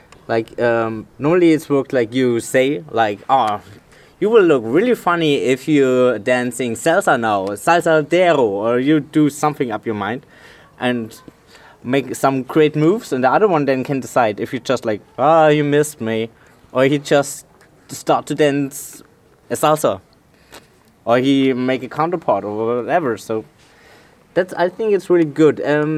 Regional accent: Germany; English is a second language; I'm from Germany

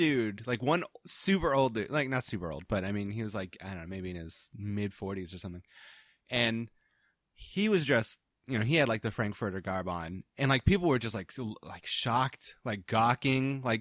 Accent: Dayton, Ohio, United States; I mean, like growing up in Dayton, like you just get like with drive-ins, like you just get spoiled by shit

